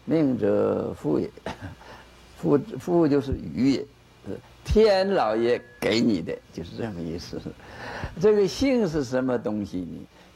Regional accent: China; 我看我们中国人可能会接受了这个思想啊。

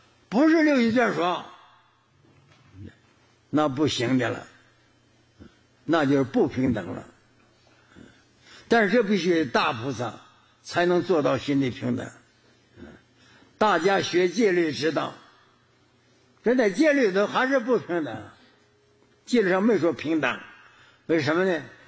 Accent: China; 像我们中国人的观念非常强，叫邻里啊

